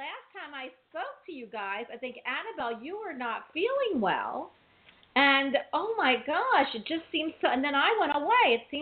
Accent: Philadelphia, Pennsylvania, United States; Not, I mean, because I was raised in Philly.

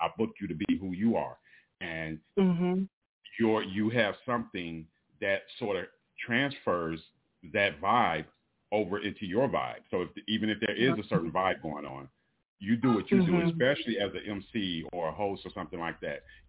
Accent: Oakland, California, United States; So I'm from Oakland, California.

